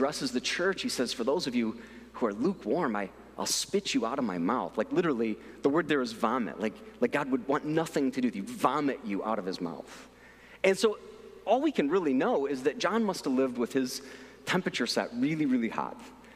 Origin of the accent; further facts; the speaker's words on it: Midwest, United States; And so, you know, I'm from the Midwest, right?